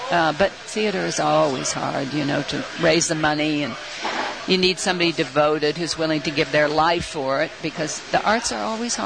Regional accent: Shreveport, Louisiana, United States; also born or lived in Cleveland, Ohio; Cleveland, Ohio, and then Shreveport from the time I was 11. Shreveport in Louisiana.

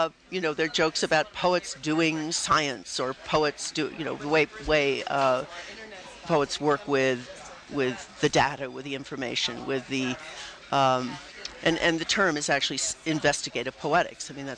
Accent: New York City, New York, United States; I would say I grew up in New York City

